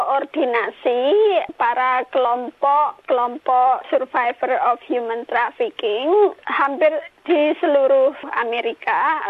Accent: Indonesia; saya dari Indonesia.

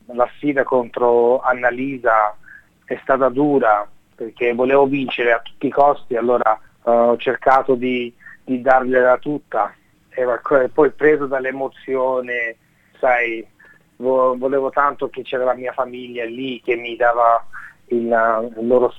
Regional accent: Abruzzo, Italy; lei è abruzzese, io sono abruzzese, allora la finale era una finale abruzzese

